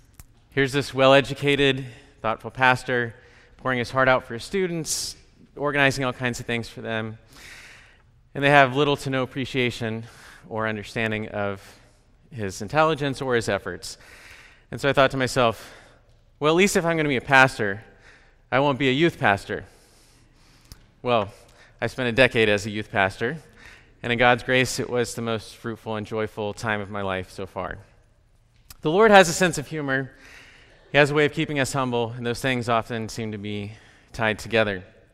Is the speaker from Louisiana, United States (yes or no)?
no; California, United States; I grew up in Southern California, so West Coast is familiar.